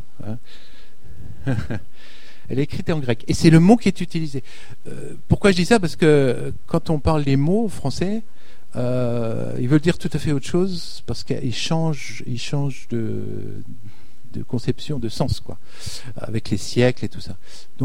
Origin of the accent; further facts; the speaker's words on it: France; Alors on lui disait, mais nous, on est français.